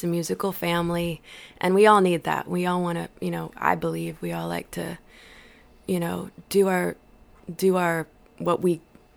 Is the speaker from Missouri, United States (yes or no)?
yes; St. Louis, Missouri, United States; So I'm from St. Louis, but I started playing music out in Fort Worth and Dallas in my 20s.